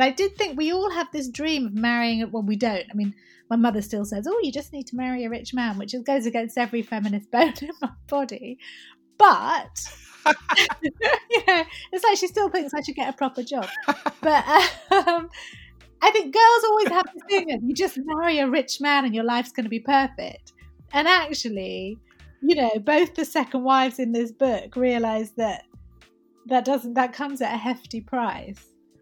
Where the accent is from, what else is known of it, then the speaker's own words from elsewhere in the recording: Syria; like I was raised in Syria, so, you know, I don't have that anti-Arab sentiment that a lot of people do.